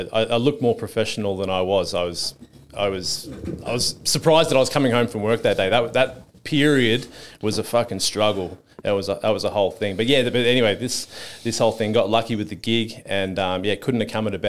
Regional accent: Marysville, Victoria, Australia; Marysville on a farm. Family's all horse riders. Got a chippy apprenticeship after high school in my hometown.

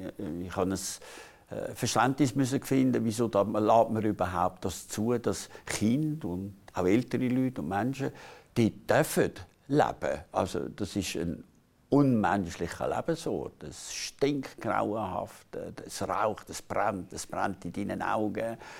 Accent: Switzerland; Wir kommen aus der Schweiz

